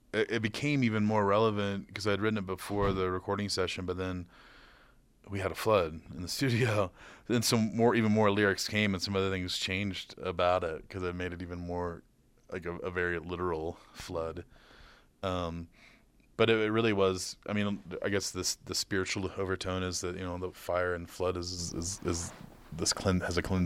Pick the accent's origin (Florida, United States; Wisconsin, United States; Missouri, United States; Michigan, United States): Missouri, United States; also born or lived in New York City; I was born and raised in Missouri and grew up playing in bands, writing songs, and then I moved to New York City.